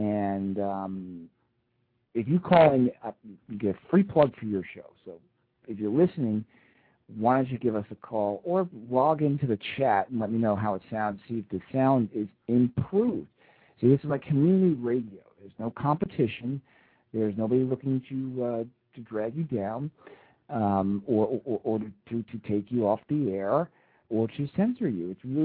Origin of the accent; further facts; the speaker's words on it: Long Island, New York, United States; also born or lived in Washington, D.C.; I grew up in Long Island and then moved to Washington, D.C. And then I came back and moved to New York City.